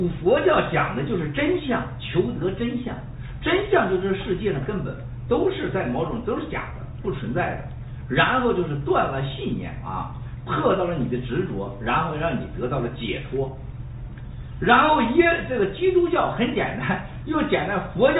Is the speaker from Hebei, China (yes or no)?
no; Panshi, Jilin, China; 我出生的地方是吉林磐石，磐石和华电是县辖县，非常近。